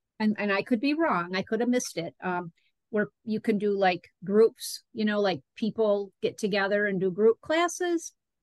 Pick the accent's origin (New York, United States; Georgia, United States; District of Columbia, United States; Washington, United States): New York, United States; Sheridan; I grew up in Sheridan, New York, which is about 20 minutes from Lilydale, okay? And I knew of it, but growing up in a Catholic family, we didn't talk about it, right?